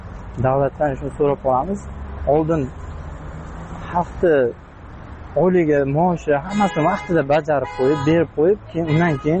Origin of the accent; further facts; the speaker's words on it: Kashkadarya Region, Uzbekistan; Biz o'zim Qashqadaryodanman.